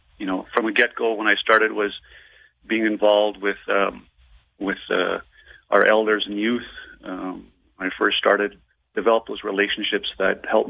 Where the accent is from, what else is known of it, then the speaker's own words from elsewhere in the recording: Saskatchewan, Canada; I'm from the Kauzes First Nation, which is in the southern part of Treaty 4